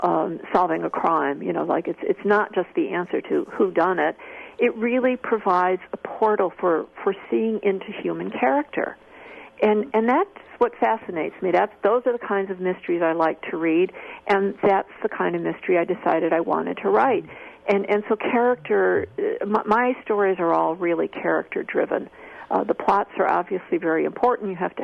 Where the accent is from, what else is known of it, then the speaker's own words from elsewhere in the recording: Chicago, Illinois, United States; I knew Chicago cops. I'm from Chicago originally, so all of these things kind of came into play.